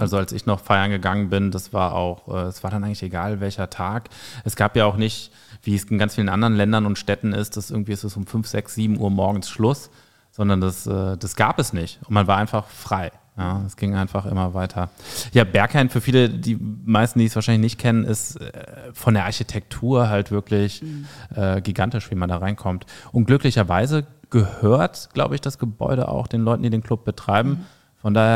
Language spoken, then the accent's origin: German; Pulheim, North Rhine-Westphalia, Germany; Ich komme übrigens auch aus dem Rheinland.